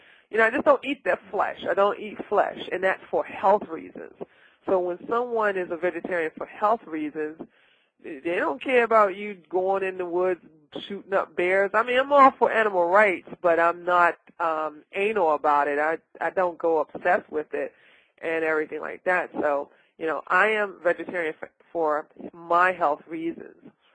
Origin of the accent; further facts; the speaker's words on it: Washington, District of Columbia, United States; I came from Washington, D.C., you know. That's my hometown, born and raised.